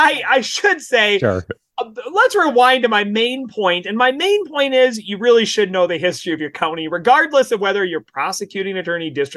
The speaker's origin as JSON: {"language": "English", "town": "Winchester", "region": "Kansas", "country": "United States", "said": "I am hailing from Winchester, Kansas."}